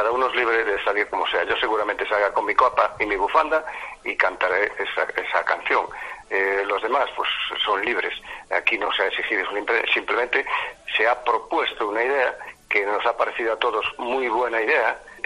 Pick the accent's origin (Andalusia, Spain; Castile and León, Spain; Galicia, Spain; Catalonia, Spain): Galicia, Spain; Ferrol; born there; Ferrol donde yo nací